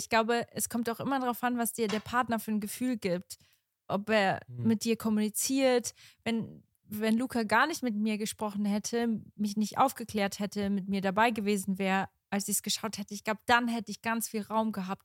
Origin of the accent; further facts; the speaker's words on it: Switzerland; Weil ich komme ja aus der Schweiz, das ist ja ganz normal.